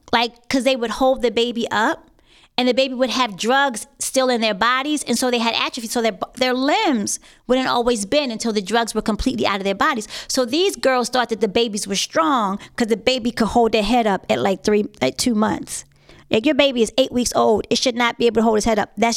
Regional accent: Baltimore, Maryland, United States; I had East Baltimore as my catchment area, and I was from Northwest Baltimore. So I wasn't real familiar with East Baltimore like that.

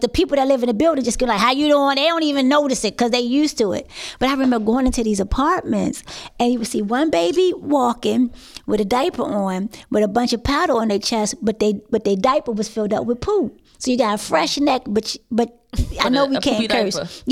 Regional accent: Baltimore, Maryland, United States; I had East Baltimore as my catchment area, and I was from Northwest Baltimore. So I wasn't real familiar with East Baltimore like that.

